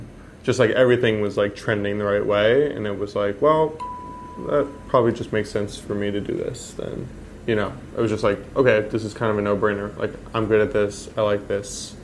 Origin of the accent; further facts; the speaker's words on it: New Jersey, United States; The catch is, you know, I grew up in Jersey, so you could only do it 6 months.